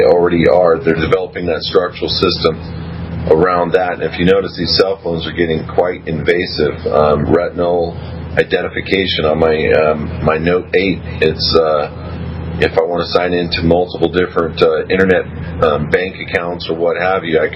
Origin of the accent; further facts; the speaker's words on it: California, United States; What is your nationality? Mine is I'm a Californian. I don't say I'm an American. I'm a Californian.